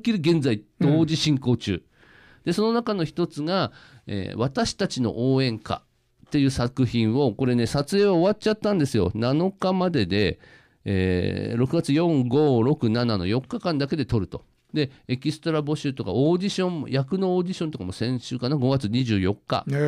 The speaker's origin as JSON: {"language": "Japanese", "town": "Mito", "region": "Ibaraki", "country": "Japan", "said": "地元が水戸が水戸として映ることなんて、まあ、ほぼないん で"}